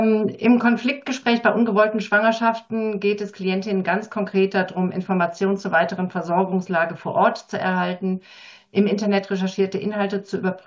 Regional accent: Southern Germany, Germany; in einigen Regionen in Deutschland, gerade im Süden, wo ich herkomme

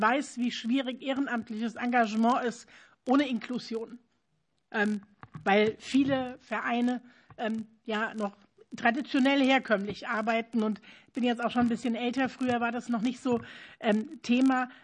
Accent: Wiesbaden, Hesse, Germany; ich komme aus der Karnevalhochburg Wiesbaden, also ganz, ganz hervorragend.

